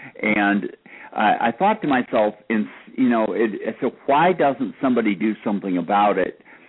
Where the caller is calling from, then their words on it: Atlanta, Georgia, United States; I'm calling from Atlanta.